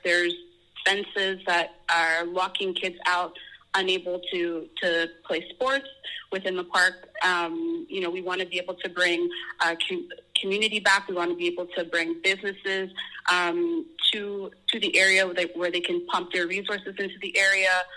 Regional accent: Montreal, Quebec, Canada; I was born and raised in Little Burgundy, and very similar to what you said, growing up, I could walk down the street and see a lot of people that looked like me. I'm a dark-skinned black woman

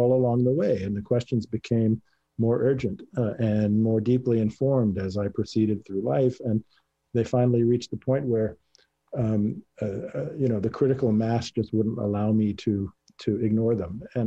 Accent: United States; I speak European languages, not just English, but others. I'm American

